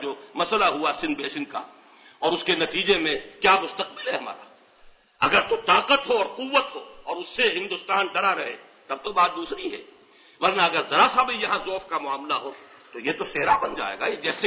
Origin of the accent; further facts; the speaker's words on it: Pakistan; ہمارے ہاں میں یہ کہا کرتا ہوں کہ ہندوستان جس سے کٹ کر ہم ایک ملک بنے ہیں وہ بھی قومیتوں اور نسلوں کی ایک کھچڑی ہے.